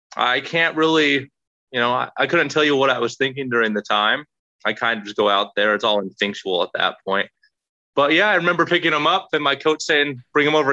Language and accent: English; Las Vegas, Nevada, United States; I was born and raised in Las Vegas